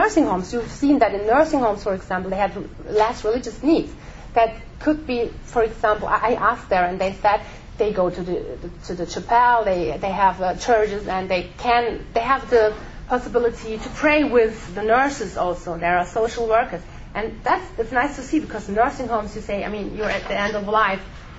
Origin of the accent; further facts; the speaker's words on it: Bavaria, Germany; I'm from Bavaria.